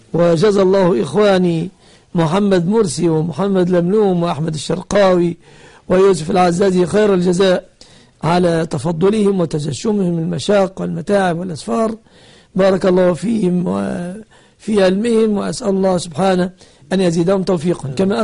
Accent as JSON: {"language": "Arabic", "country": "Egypt", "said": "أن يحفظ بلادنا مصر وسائر بلاد"}